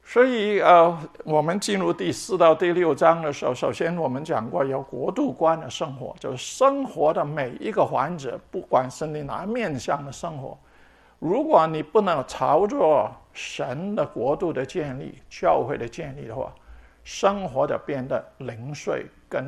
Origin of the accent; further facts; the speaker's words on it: Hong Kong; now in United States; 是我在香港长大的时候从来没有吃过的。